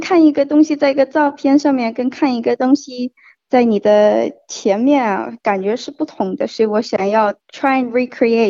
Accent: Australia; 我在澳大利亚出生长大，不过我感觉我很像中国人，可是我不了解中国的文化

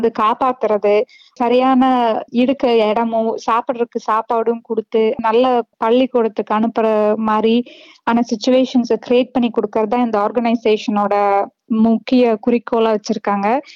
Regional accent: Coimbatore, Tamil Nadu, India; moved away as an adult; now in Australia; ஒரு சாதாரண பொண்ணுதான். நான் பிறந்து வளர்ந்தது எல்லாமே இந்தியா, கோயம்புத்தூர்ல தான் நான் பிறந்து வளர்ந்தேன். அதுக்கப்புறம் திருமணமாகி ஆஸ்திரேலியாவுக்கு வந்தேன்.

